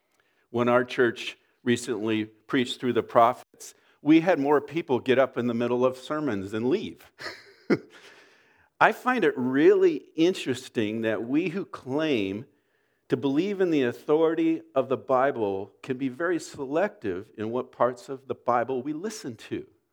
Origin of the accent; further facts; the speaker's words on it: Oxnard, California, United States; I grew up in South Oxnard, in an area that over the years has become a rough neighborhood.